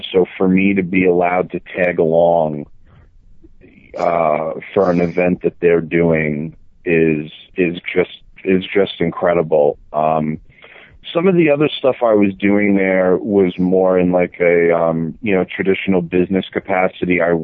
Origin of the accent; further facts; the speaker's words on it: New York, United States; I mean, being a New Yorker, like the Statue of Liberty and the Brooklyn Bridge